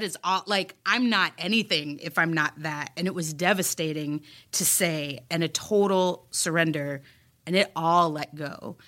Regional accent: Texas, United States; And I'm from Texas. We took the standard American diet, added chili and cheese, deep fried it, and slathered it with barbecue sauce.

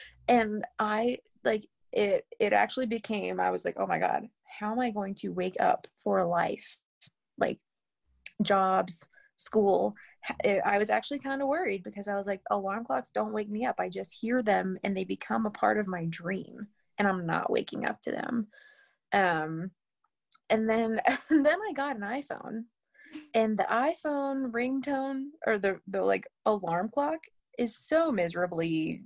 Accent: the South, United States; accent: Southern; I was very embarrassed in high school to have a Southern accent. I grew up in the South, and for some reason, I was embarrassed to have a Southern accent, and I actively tried to drop it, and it worked.

